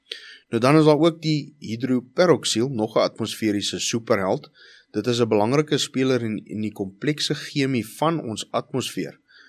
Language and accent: Afrikaans; Johannesburg, Gauteng, South Africa; ek wat groot geword het in die Hoofveld, daar in Johannesburgse wêreld